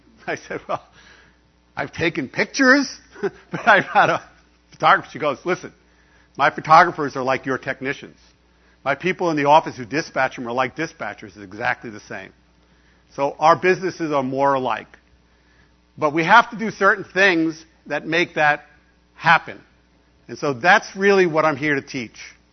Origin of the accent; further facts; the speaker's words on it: New York, United States; now in Arizona, United States; And you know, I'm from New York originally. I live in Arizona.